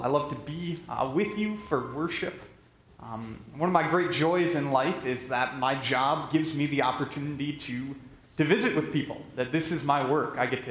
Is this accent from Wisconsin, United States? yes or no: yes; Wisconsin, United States; moved away as an adult; now in Kanawha, United States; I'm from Kanawha, Iowa. That's in north central Iowa. Originally, I'm from Wisconsin, so I'm still settling into Iowa a little bit. We've been here 5 years